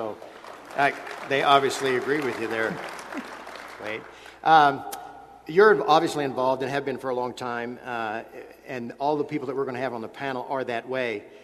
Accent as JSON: {"language": "English", "region": "Midwest", "country": "United States", "said": "I'm from the Midwest, so I'm accustomed"}